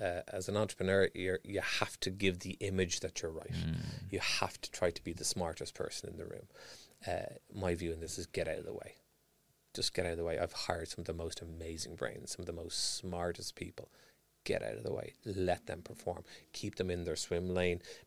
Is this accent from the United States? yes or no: no; Ireland; Being Irish, we're very emotional.